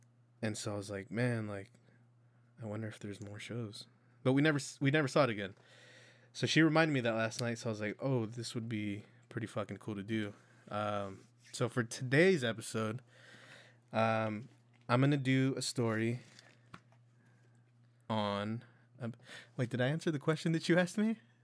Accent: Porterville, California, United States; Visalia, California. I'm actually from Porterville, California. Even smaller town.

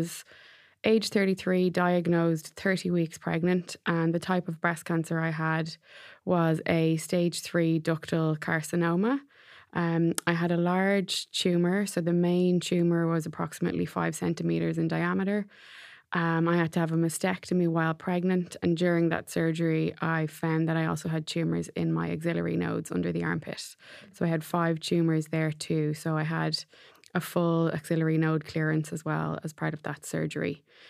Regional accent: Dublin, Leinster, Ireland; now in Kildare, Ireland; I'm 36. I'm originally from Dublin, living in Kildare.

